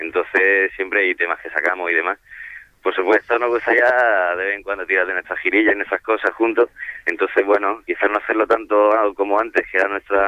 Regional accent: La Carolina, Andalusia, Spain; Y bueno, y luego fui a Jaén porque yo me crié en La Carolina, que era un pueblo de allí.

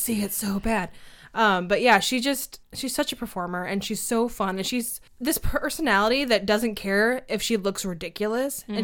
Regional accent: Kansas City, United States; because I'm from Kansas City, so it's kind of like, you have to love Wizard of Oz.

